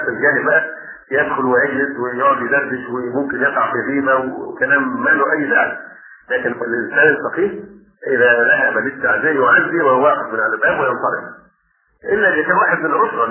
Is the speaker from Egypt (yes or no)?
yes; Egypt; والأشياء دي ما توجد غير في مصر، من عندنا لا توجد غير عندنا في مصر للأسف الشديد